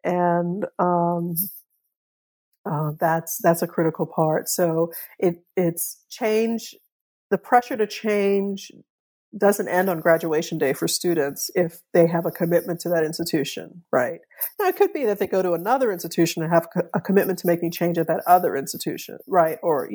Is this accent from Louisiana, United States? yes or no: yes; New Orleans, Louisiana, United States; So I grew up in New Orleans. I've learned that my family, on my father's side was there.